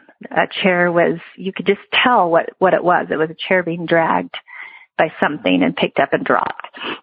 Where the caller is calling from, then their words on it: Idaho, United States; I'm calling from Idaho.